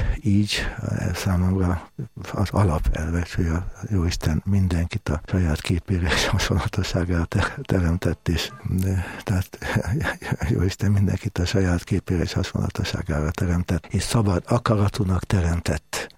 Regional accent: Balatonszemes, Somogy, Hungary; also born or lived in Budapest; Gyerekkoromban Balatonszemesen éltünk, a háború alatt oda kerültünk, hát nem is volt lakásunk, társbéletben laktunk Budapesten

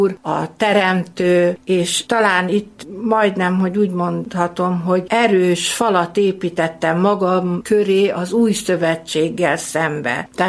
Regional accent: Hajdúnánás, Hajdú-Bihar, Hungary; born there; Hát születésemnél fogva egy táborban születtem a Fortobágyon, Hajdunánáson, mivel a családom ki volt telepítve a délvidékről.

